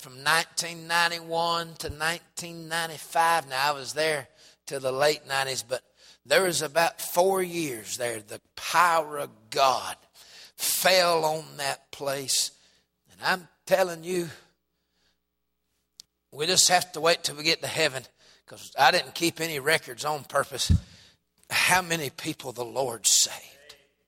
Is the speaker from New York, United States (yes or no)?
no; Georgia, United States; and we're from North Georgia. My whole family's from North Georgia. And none of us live there except me, and I didn't just made it back a few years ago.